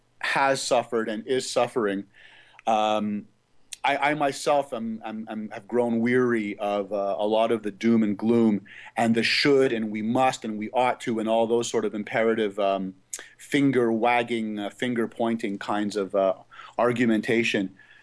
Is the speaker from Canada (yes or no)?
yes; Montreal, Quebec, Canada; also born or lived in Hollywood, California; As you said, I was born in Hollywood, California, son of an actor. And I grew up in Montreal with an acting career.